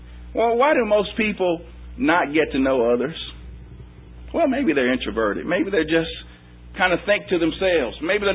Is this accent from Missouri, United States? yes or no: yes; St. Louis, Missouri, United States; now in Georgia, United States; I'm from St. Louis, Missouri. I'm here in Georgia. I'm 39 years old.